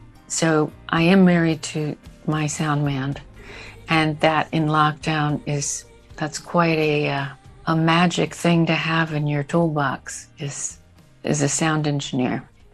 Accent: United States; now in United Kingdom; I'm an American telling an Australian this

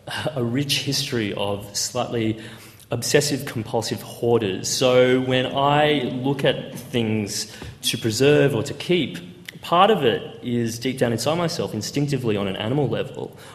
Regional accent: Queensland, Australia; we grew up on the Sunshine Coast, and about an hour and a half north of Brisbane. And the Sunshine Coast is probably most well known for its beaches. And we were a Chinese-Australian family, two parents, five kids.

